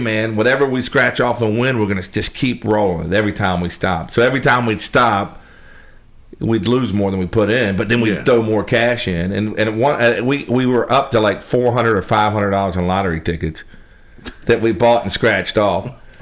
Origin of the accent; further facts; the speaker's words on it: Savannah, Georgia, United States; I'm from Savannah, which was right on the state line